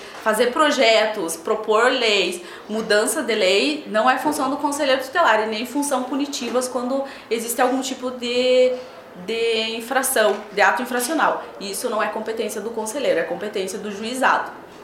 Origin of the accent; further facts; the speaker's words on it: Xanxerê, Santa Catarina, Brazil; eu tenho 27 anos, sou natural de Xanxerê, sou educadora social